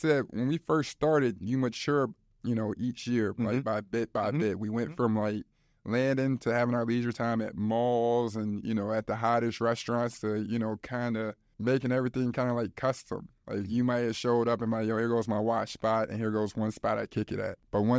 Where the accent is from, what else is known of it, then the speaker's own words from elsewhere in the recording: Chicago, Illinois, United States; But we're from Chicago, in the great city of Chicago.